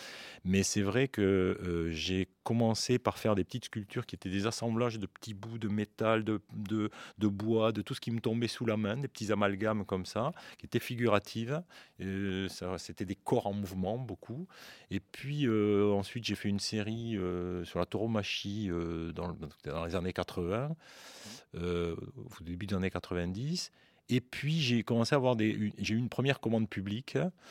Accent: Montauban, Occitanie, France; born there; toujours Montauban. Il faut dire que c'est ma ville natale.

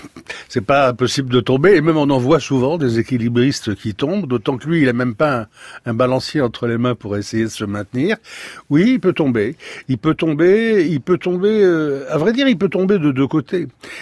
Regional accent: Occitanie, France; par exemple chez nous dans le Lot, il y a des routes dans lesquelles il est même pas question d'arriver à 70.

